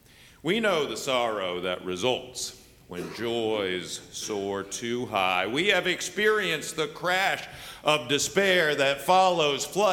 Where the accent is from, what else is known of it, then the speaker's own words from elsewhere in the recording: Michigan, United States; When I was growing up in Michigan, it was, of course, Christmas.